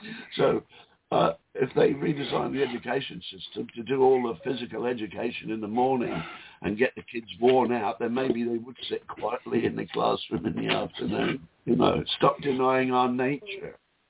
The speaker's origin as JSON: {"language": "English", "region": "England", "country": "United Kingdom", "said": "I said, no, I'm English."}